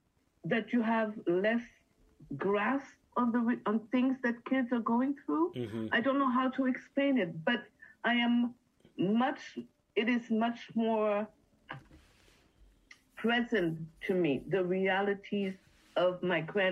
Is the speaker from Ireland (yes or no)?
no; Montreal, Quebec, Canada; We grew up, and we grew up in Outremont.